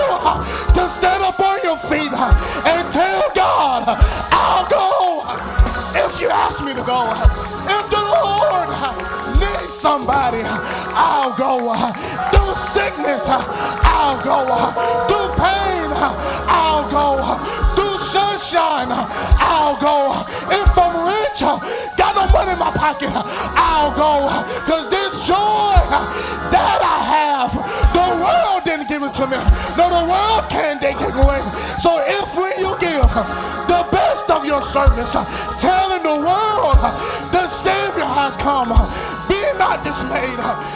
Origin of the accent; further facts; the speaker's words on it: Georgia, United States; I'm from Georgia, I'm Baptist too